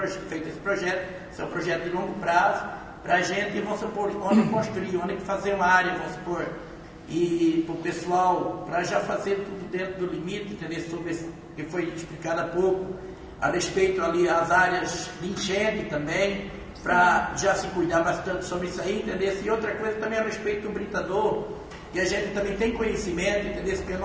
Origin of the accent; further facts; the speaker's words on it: Campo Alegre, Brazil; A gente sabe que a gente é de Campo Alegre, entendeu?